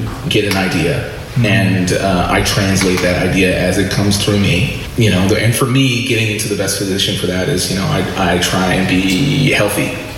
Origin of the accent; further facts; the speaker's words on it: Edmonton, Alberta, Canada; and I'm originally from Edmonton.